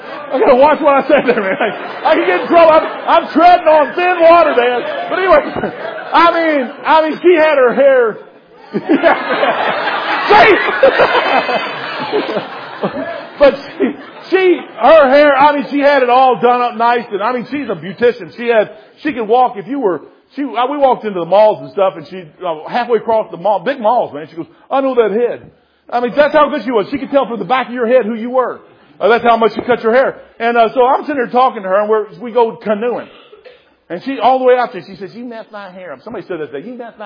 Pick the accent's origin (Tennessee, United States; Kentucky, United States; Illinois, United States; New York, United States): Kentucky, United States; I'm a WWE from Kentucky.